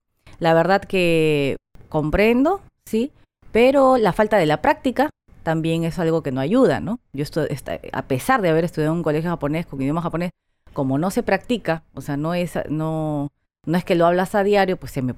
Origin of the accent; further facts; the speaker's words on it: Lima, Peru; born there; Yo nací en Lima.